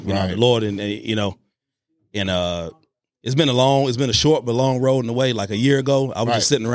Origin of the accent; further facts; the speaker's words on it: Charlotte, North Carolina, United States; now in Concord, United States; Yeah. Well, I live in Concord, so I'm from Charlotte. It's right down the road.